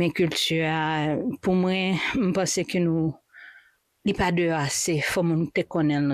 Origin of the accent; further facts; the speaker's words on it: Haiti; Je suis haïtienne.